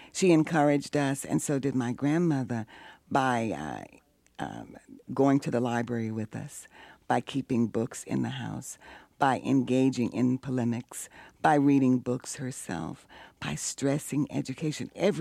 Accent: Memphis, Tennessee, United States; It comes from my rememberings of my years growing up in Memphis, Tennessee, in a segregated housing project.

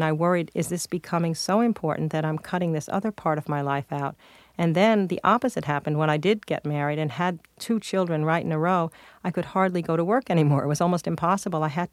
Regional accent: Rockville Centre, New York, United States; Indeed, I gave a talk in Rockville Center at my hometown in the high school last week

